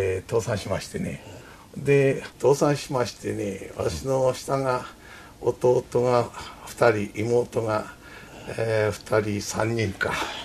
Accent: Kyoto, Japan; まあ、それが京都で生まれたんですな。

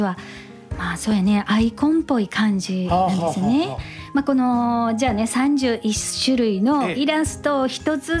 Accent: Kansai, Japan; 一般関西人なのでちょっとボケました。

